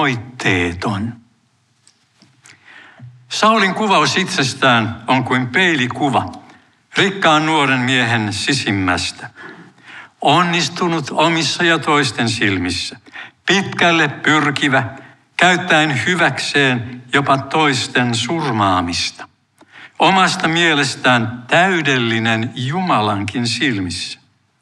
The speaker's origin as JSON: {"language": "Finnish", "town": "Tampere", "region": "Pirkanmaa", "country": "Finland", "tie": "born or raised there", "said": "Lapsuuteni ja nuoruuteni kotikaupungissa Tampereella"}